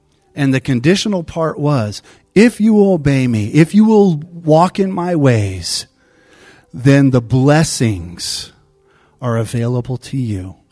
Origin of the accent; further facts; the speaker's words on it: Ireland; Now, I'm Irish, so I can make all the Irish jokes I want.